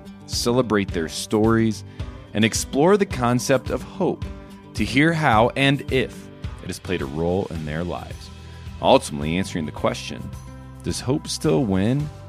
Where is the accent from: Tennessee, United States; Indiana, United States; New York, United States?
Indiana, United States; I, went to LA, spent some time in LA, And I'm from Indiana originally.